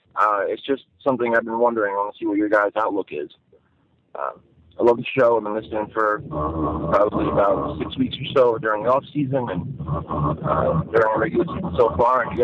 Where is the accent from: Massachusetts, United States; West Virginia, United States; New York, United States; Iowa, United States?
New York, United States; I'm from New York.